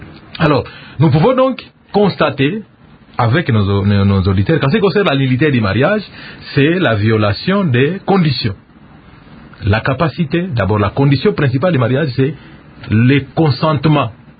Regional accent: Équateur, DR Congo; En Afrique, et en particulier chez nous au Congo, vous devez verser la dot.

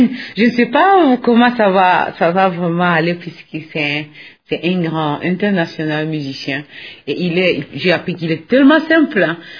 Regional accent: Kivu, DR Congo; moi je viens de Kivu, dans un ghetto, là où on écoutait la musique de l'église.

